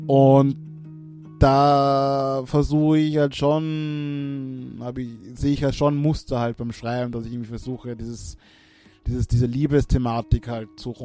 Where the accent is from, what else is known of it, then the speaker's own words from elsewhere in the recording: Austria; German is a second language; weil Deutsch ist nicht meine Muttersprache. Klar, ich bin in Österreich aufgewachsen und bin mit Deutsch sozialisiert